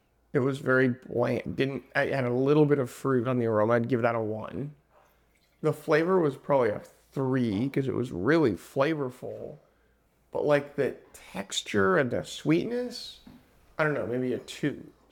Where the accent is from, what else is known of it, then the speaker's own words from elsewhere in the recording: California, United States; That's how I grew up sailing on the San Francisco Bay